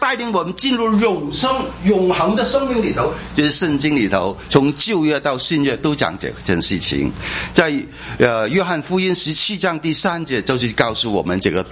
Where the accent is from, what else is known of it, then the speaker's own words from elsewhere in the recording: China; 我们中国人很注重这三方面，有智慧、仁义还有勇气，这是很重要的事情。